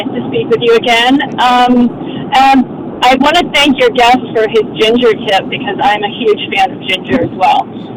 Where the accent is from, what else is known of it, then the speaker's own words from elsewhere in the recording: Massachusetts, United States; the other side of the family is Portuguese, and think about spices, and we grew up on the Cape, and as a small child with my grandmother, making Portuguese kale soup